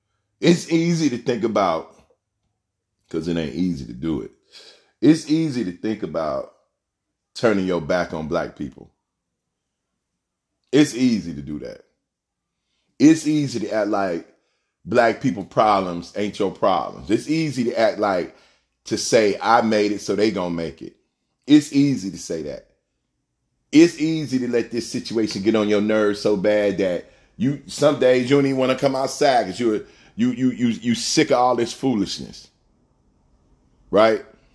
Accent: Chicago, Illinois, United States; I was like, what's up, man? I'm from Chicago.

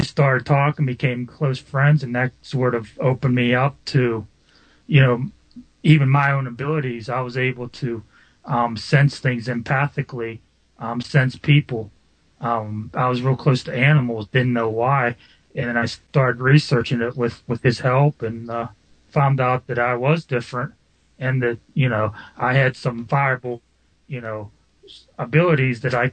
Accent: Butler, Pennsylvania, United States; Yes, I'm I'm from Butler, Pennsylvania, just a small city north of Pittsburgh.

